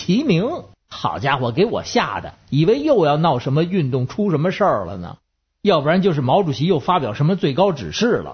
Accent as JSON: {"language": "Chinese", "region": "Beijing", "country": "China", "said": "我是北京的"}